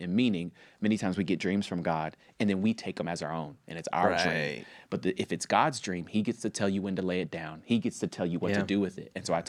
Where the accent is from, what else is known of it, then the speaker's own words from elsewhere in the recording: Bowling Green, Kentucky, United States; I'm from Bowling Green, Kentucky.